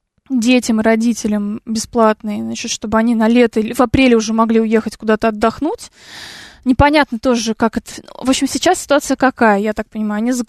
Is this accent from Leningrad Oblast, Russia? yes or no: yes; Siverskaya, Leningrad Oblast, Russia; Не в Питере, а под Питером, в Ленобласти, да, в районе Сиверской. Это вот недалеко от Луги, ну, по направлению к Луге.